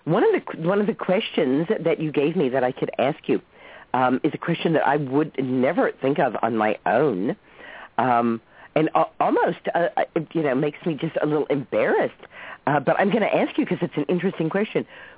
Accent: Dallas, Texas, United States; also born or lived in Los Angeles / Manhattan; No, I was born on the shores of Lake Erie. I grew up in Dallas, Texas. I went to college at UCLA, moved to Manhattan, and have been living at my farm here, Laughing Rock Farm, since 1978.

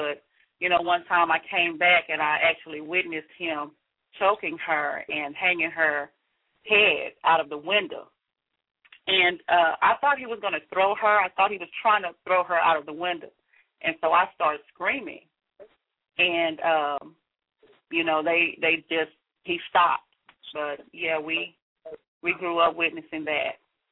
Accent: Dallas, Texas, United States; also born or lived in Shreveport, Louisiana; I'm from Dallas, Texas. I was originally born in Shreveport, Louisiana.

